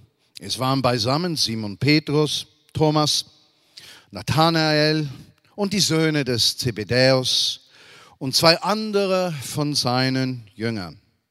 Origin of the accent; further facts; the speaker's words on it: Switzerland; Als Schweizer sind wir ja ein Bauernstaat, nicht wahr? Und wir duzen jeden.